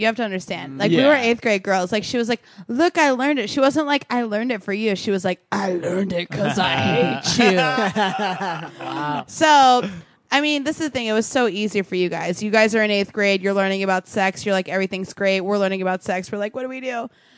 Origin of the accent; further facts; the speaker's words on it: Oklahoma, United States; I'm from Oklahoma too.